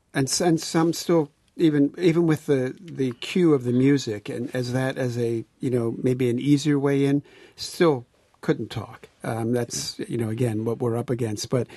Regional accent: Philadelphia, Pennsylvania, United States; because I was a guy from Philadelphia and I would listen to R&B and a little bit of the British sound.

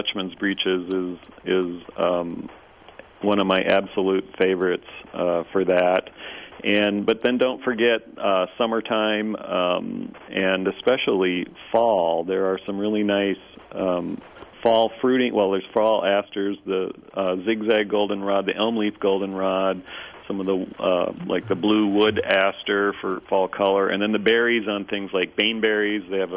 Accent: Iowa, United States; I had it native in my Missouri garden, and obviously native in where I grew up in Iowa

